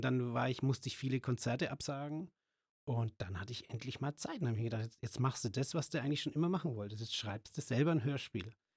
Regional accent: Ansbach, Bavaria, Germany; der lebt in Ansbach in meiner Heimatstadt, bei Nürnberg ist die.

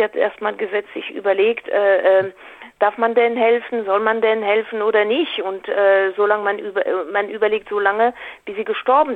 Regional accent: France; German is a second language; also selber bin Französin. Ich habe die 68er in Frankreich erlebt.

